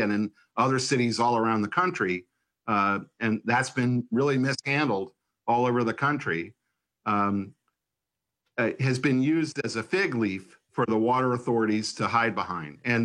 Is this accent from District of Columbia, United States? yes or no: yes; Washington, District of Columbia, United States; born or raised there